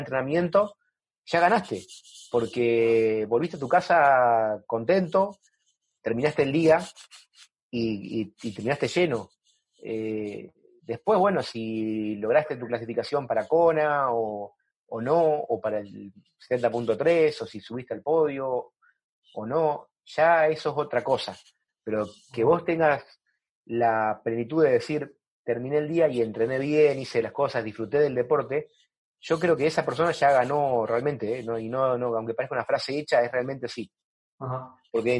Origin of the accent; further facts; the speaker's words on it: Argentina; accent: interior Argentine; La gente aquí, de hecho, se da cuenta que no soy del interior, porque hablo medio raro para ser porteño. Eso no lo he perdido, a pesar de que hace ya 18 años que estoy viviendo acá, no lo he perdido el acento del interior.